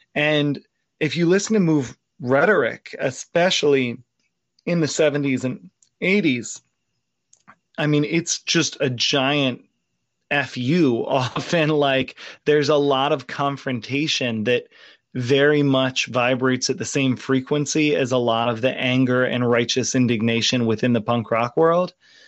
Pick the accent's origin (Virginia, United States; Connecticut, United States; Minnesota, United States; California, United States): Virginia, United States; And I was living in Virginia. I grew up in Virginia.